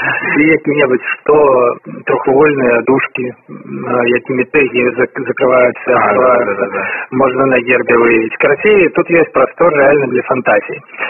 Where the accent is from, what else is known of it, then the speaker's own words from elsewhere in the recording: Belarus; Мы белорусы, хочем свой герб некий новый